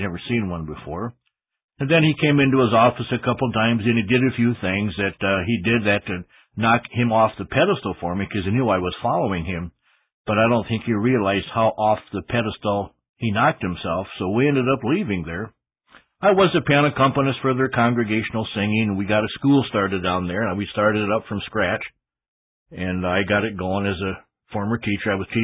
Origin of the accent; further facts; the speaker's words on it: South Dakota, United States; From the beginning, I was born in here in South Dakota, 1950. And I have many memories back there. I go back to 480 Colorado, where I grew up in that one house.